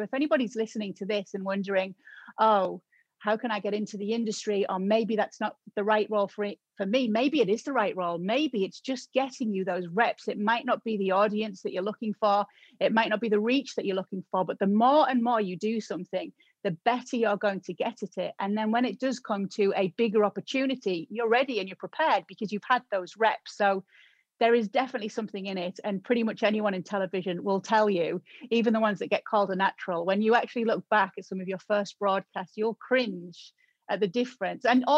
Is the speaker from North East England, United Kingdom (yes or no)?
yes; Middlesbrough, North East England, United Kingdom; accent: Middlesbrough; I have a Middlesbrough accent because I was born and raised in Middlesbrough, and Middlesbrough made me who I am and made me love football because it's a town that loves its football club.